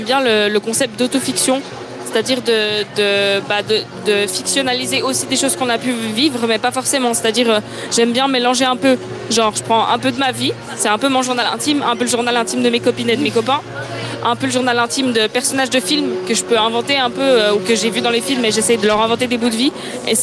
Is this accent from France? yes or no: no; Switzerland; en tant que Suissesse quoi, qui consomme de la musique live.